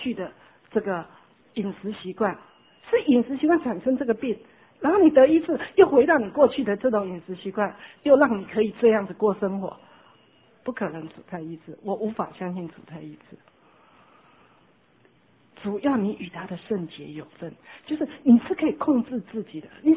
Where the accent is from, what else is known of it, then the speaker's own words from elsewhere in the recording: Taiwan; 红萝卜，我们台湾人都是白萝卜，好，不爱吃红萝卜的